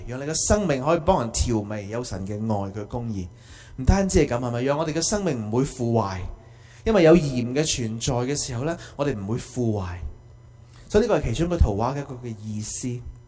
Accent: China; 我们中国人都有的，是吧？

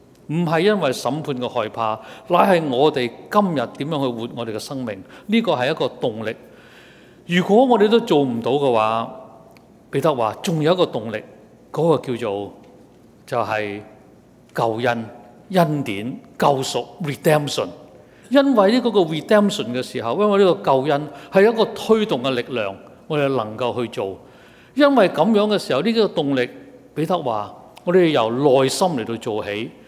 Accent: Guangdong, China; 得个讲字，我们广东人叫做大只讲

